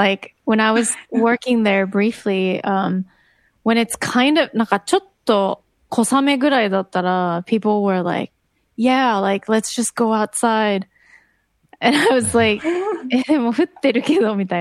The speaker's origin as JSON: {"language": "English", "country": "Japan", "first_language": "Japanese", "second_language": "English", "said": "I always felt like, I mean, my native language is Japanese, but sometimes it's easier to understand in English when it comes to this kind of technical terms"}